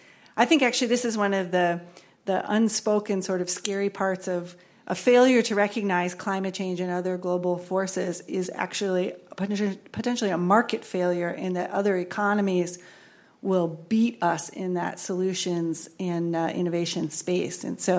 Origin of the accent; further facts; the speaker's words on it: Midwest, United States; now in Minnesota, United States; I'm not from Minnesota. I am a Midwesterner, but I've been here now a few years, and I am really drinking the Minnesota Kool-Aid.